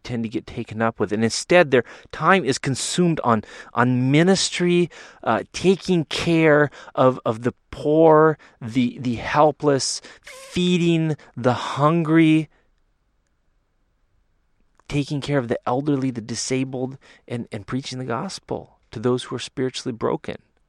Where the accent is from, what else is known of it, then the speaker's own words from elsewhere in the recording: United States; And I have to admit, I grew up in the United States